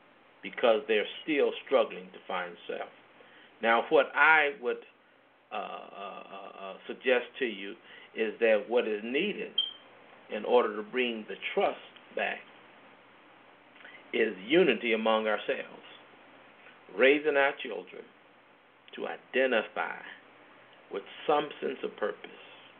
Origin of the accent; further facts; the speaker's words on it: Chicago, Illinois, United States; I remember growing up in Chicago, running crazy in the streets and what have you.